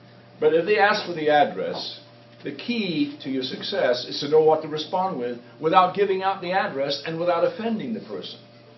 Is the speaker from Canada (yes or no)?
no; England, United Kingdom; when I was a kid growing up in England, at the age of 15, my favorite school teacher was Mr. Dorney, the English teacher.